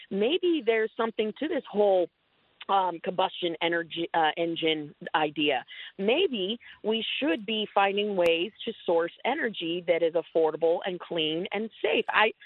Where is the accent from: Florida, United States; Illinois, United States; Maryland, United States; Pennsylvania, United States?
Florida, United States; as we're sitting here in my home state of Florida